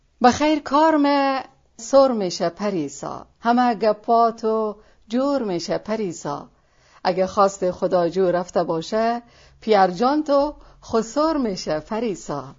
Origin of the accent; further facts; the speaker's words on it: Ghazni, Afghanistan; من خود مسلطن هراتی نیستم، از غزنی هستم و البته که در طول سالها افتخار همنشینی و زندگی با هراتی های عزیزه داشتم و یک مقداری خم و چم لهجه زیبای هراتی به دستم آمده.